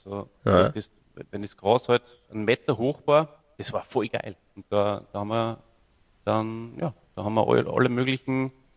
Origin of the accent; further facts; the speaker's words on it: Salzburg, Austria; Ja, bei uns in Salzburg, hier, das weißt du natürlich am allerbesten, in den 80er Jahren, da war viel Schnee